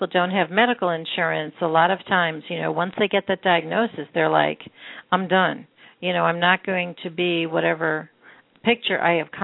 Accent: Northeast, United States; I mean, I grew up in the Northeast.

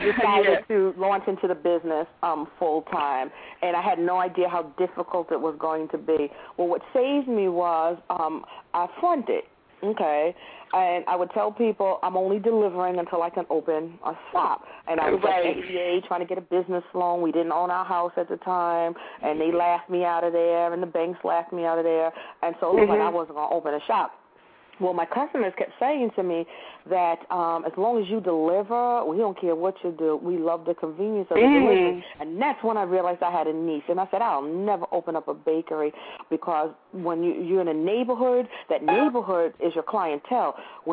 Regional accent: Brooklyn, New York, United States; accent: Brooklyn accent; I have a Brooklyn accent that follows me everywhere I go.

